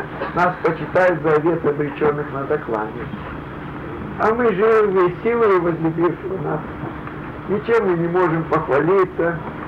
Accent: Zhambyl, Jambyl Region, Kazakhstan; Откуда ты? Я говорю, из Жамбула.

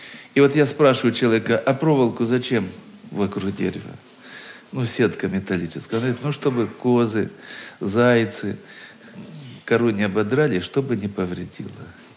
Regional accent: Krasnodar Krai, Russia; Мое детство прошло на Кубани, в одной станице, в старом доме. Этот дом и сейчас стоит, дом предельно старый, ему уже, наверное, 150 лет.

